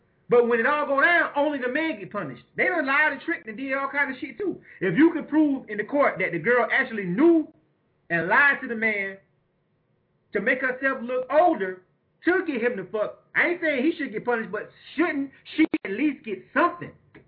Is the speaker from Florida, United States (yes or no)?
yes; Florida, United States; Because I'm going to tell you right now, I'm from Bay County, Florida.